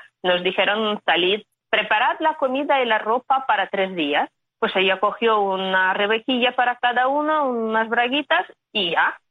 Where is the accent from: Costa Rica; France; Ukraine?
Ukraine; Chernobyl, Kyiv Oblast; Yo soy de Chernóbil, sí, mi hermana menor estuvo en Cuba.